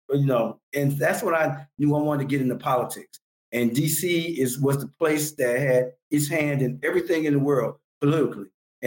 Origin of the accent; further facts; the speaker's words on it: Detroit, Michigan, United States; now in St. Croix, U.S. Virgin Islands; But this young chap of myself, I came from Detroit, Michigan, and here I'm ended up in St. Croix, U.S. Virgin Islands.